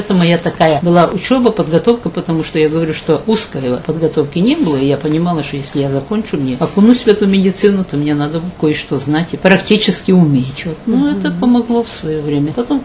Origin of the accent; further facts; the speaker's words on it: Ukraine; moved away as an adult; now in Russia; Я выросла-то на Украине до 18 лет, закончила школу